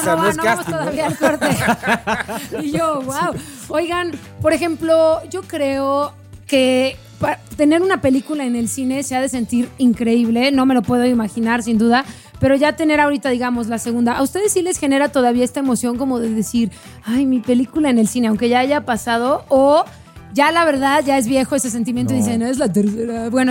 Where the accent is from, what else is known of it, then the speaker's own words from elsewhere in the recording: Cuernavaca, Morelos, Mexico; Quiero que sepan que yo soy de Cuernavaca. Yo soy de Cuernavaca y mis fines de semana eran en el rollo.